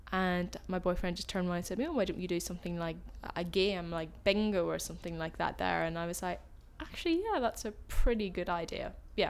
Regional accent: Belfast, Northern Ireland, United Kingdom; now in London, United Kingdom; I'm 21 and I'm originally from Belfast but study in London.

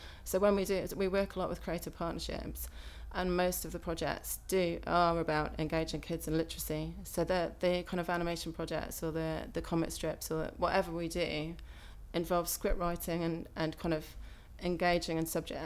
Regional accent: West Midlands, United Kingdom; I'm from Warwickshire, and I'm 41.

